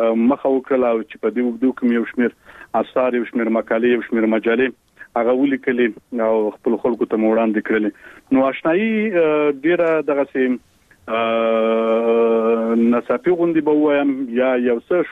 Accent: Khost, Afghanistan; born there; او زه په خوست ولایت کې پیدا شوم او عمر می تقریبا اوس نو 28 کلنۍ ته برسېږي

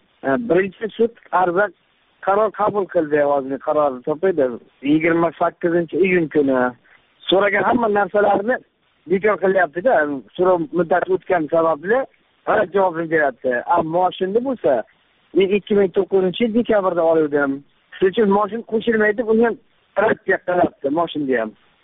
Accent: Zarafshon, Navoiy Region, Uzbekistan; Men O'zbekistondanman, Navoiy viloyati Zarafshon shahridan.

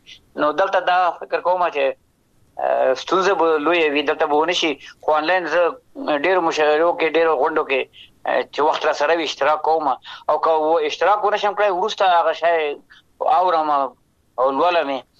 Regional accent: Afghanistan; ځکه هر چېرته وم افغانستان به ما سره وي، زه به د افغانستان سره یم.

